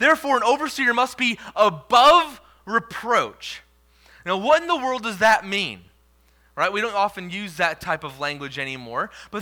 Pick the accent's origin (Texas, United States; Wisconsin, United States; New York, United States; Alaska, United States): Wisconsin, United States; In my hometown growing up, it was in Wisconsin, right? So there was snow.